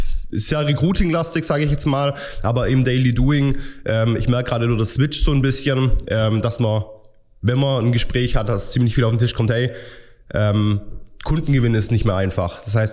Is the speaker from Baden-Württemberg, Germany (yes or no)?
yes; Schwäbisch Hall, Baden-Württemberg, Germany; wir kommen aus Schwäbisch Hall